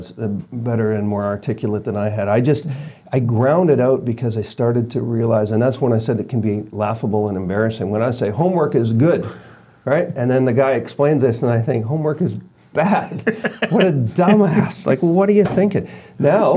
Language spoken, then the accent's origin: English; Vancouver, British Columbia, Canada; I grew up in Vancouver, you know, part of my life in the Catholic Church